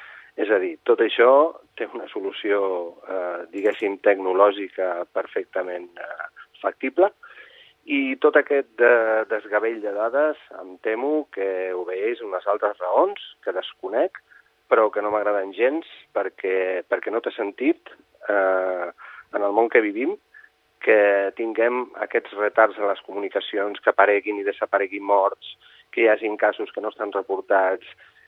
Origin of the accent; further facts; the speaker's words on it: Catalonia, Spain; Bé, jo soc català